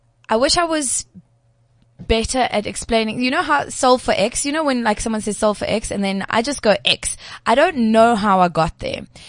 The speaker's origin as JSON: {"language": "English", "country": "South Africa"}